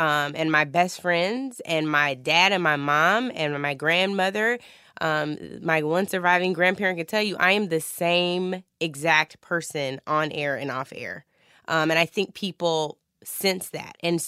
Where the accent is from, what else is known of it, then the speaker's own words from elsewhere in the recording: Washington, United States; I have it on right now that says 206. That is the wonderful area code for my hometown, and I feel so, so blessed to have been to have grown up there, and to have the family upbringing that I had